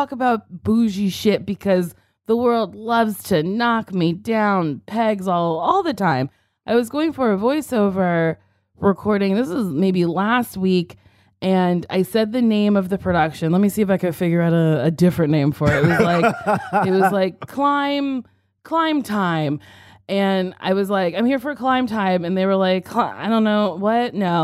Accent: New Jersey, United States; Well, I grew up in Jersey.

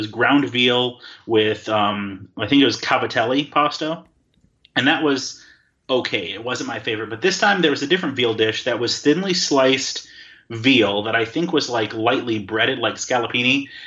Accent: Wisconsin, United States; I mean, I'm from Wisconsin, the land of cheese.

